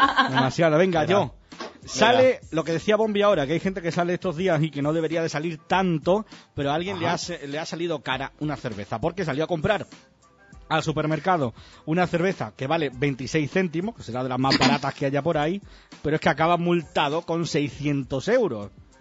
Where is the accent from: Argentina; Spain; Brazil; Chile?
Spain; En fin, si es que somos de España